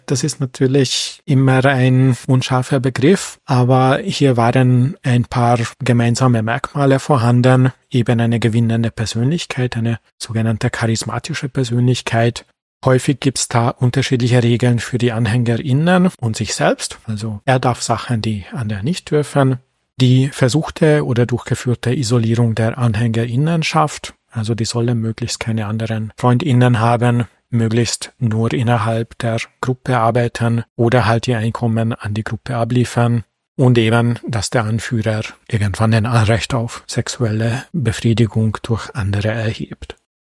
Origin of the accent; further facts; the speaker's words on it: Hungary; German is a second language; moved away; Ich fand ja als Kind in Ungarn immer, dass eben der Nikoló, der Weihnachtsmann oder Väterchen Winter quasi, die ungarische Version vom Weihnachtsmann und eben das Jesuskind sehr stark vermischt wurden